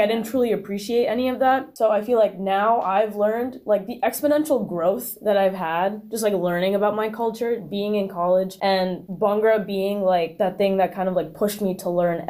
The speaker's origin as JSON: {"language": "English", "region": "Maharashtra", "country": "India", "said": "my family, we're not Punjabi. I'm from Maharashtra, my family, and so like I listen predominantly to like Hindi music, Bollywood music"}